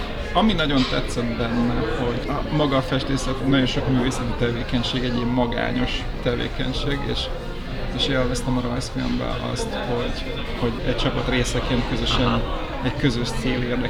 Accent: Kecskemét, Bács-Kiskun, Hungary; Kecskemét, igen.

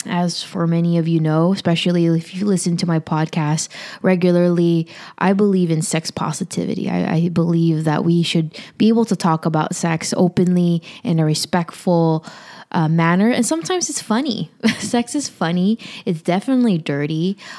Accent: Philippines; now in United States; I'm Filipino. A lot of the older generation in my family, or even probably most, all probably, don't understand that.

